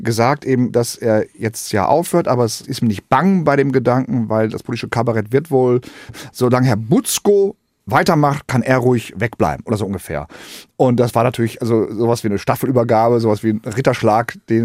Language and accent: German; Gelsenkirchen, North Rhine-Westphalia, Germany; Aber ich komme aus dem Ruhrgebiet, aus Gelsenkirchen.